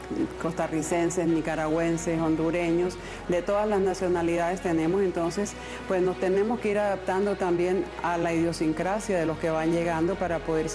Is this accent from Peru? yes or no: no; Colombia; Yo soy colombiana